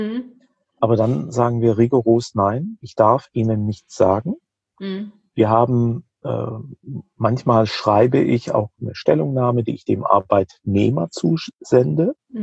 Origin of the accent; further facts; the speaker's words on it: Rhineland-Palatinate, Germany; In der Pfalz, wo ich herkomme